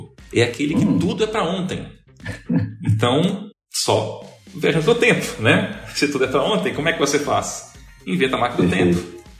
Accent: Minas Gerais, Brazil; Pô, sou de Minas, cara. Lá era peteca.

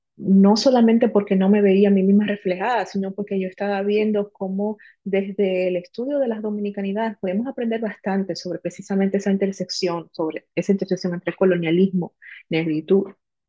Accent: New Jersey, United States; yo crecí en New Jersey, que es un estado que tiene una población dominicana enorme.

